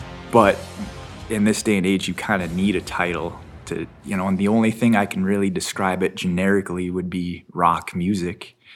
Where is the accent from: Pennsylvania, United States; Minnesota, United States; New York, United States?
Minnesota, United States; Nett Lake; I'm from Net Lake, I'm a Boys Forward band member